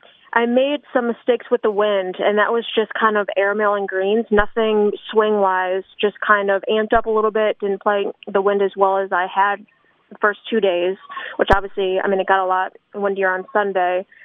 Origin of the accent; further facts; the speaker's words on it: Hartford, Connecticut, United States; I grew up in Hartford 2 hours away.